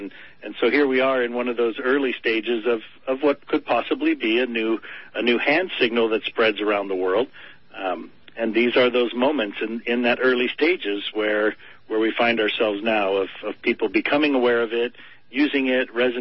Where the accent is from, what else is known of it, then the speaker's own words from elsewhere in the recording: United States; I grew up in America, so the definition of peace is really paradoxical